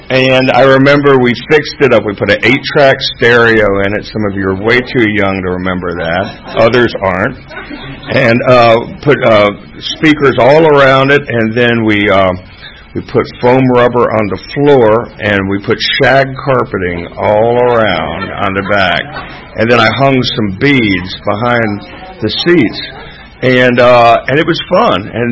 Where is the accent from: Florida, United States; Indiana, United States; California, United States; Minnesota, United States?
Florida, United States; I came up here from South Florida